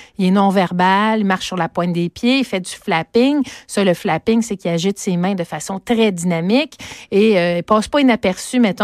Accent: Montreal, Quebec, Canada; Moi, je suis une Montréalaise. Je suis née à Montréal.

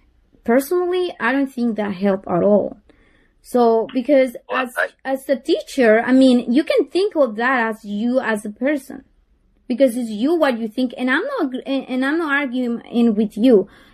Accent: Honduras; now in United States; I'm telling you, I'm from Honduras, I'm a U.S. citizen, but I admire this country and I love this country.

